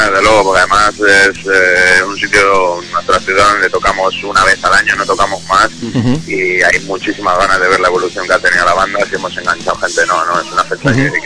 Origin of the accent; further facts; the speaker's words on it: Madrid, Community of Madrid, Spain; Ya te digo, nosotros somos madrileños y es nuestra plaza favorita